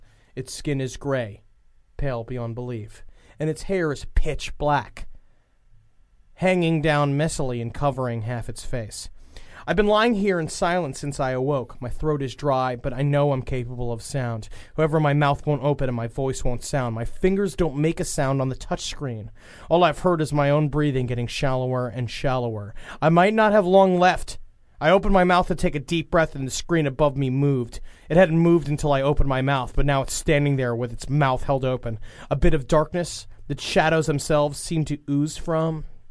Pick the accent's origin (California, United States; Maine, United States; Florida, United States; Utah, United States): California, United States; Los Angeles; 35 years old. I'm from Los Angeles, California.